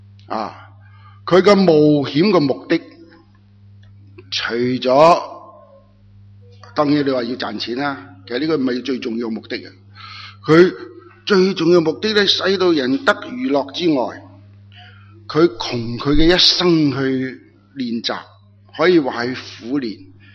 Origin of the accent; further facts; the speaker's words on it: Hong Kong; now in Australia; 喺细个喺香港嘅时候睇好多马戏